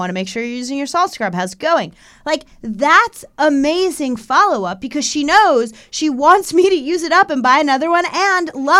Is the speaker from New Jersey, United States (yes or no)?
yes; Sicklerville, New Jersey, United States; I am from Sicklerville.